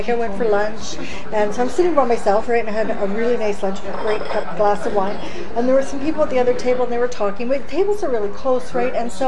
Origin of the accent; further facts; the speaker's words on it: Ottawa, Ontario, Canada; born there; also born or lived in Regina, Canada / Germany / London, Canada / Toronto, Canada; my dad was in the military, so I moved a lot when I was a kid, every 3 or 4 years. So I was born in Ottawa, and I lived in Regina. Actually, I've lived in Regina twice. And we went and lived overseas for 3 years in Germany and stuff.